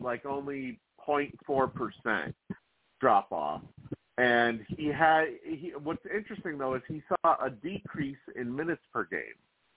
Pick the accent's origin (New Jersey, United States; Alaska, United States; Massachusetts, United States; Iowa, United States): Massachusetts, United States; Boston; I am a Celtics fan. I was born and raised in Boston in all sports.